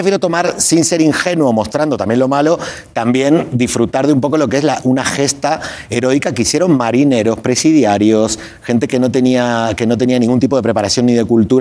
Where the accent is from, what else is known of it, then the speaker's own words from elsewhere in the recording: Argentina; Yo vengo de Argentina, mis abuelos eran de La Pampa, que no da al mar, pero del sur de La Pampa, que es frontera con lo que es la Patagonia.